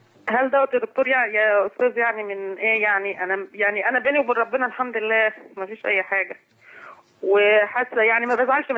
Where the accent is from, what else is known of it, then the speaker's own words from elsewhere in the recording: Faiyum, Faiyum Governorate, Egypt; من الفيوم.